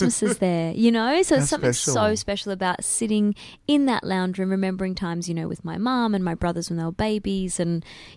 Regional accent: Perth, Western Australia, Australia; So that one's called … that's all about Perth and my hometown.

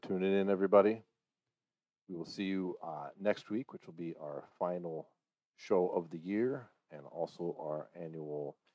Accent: Colorado Springs, Colorado, United States; She's from my hometown, Colorado Springs, still fighting out of there.

